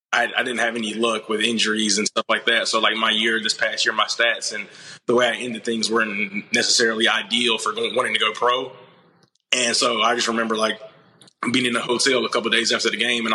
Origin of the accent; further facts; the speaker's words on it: Anderson, South Carolina, United States; Okay, so originally I'm from Anderson, South Carolina, small town.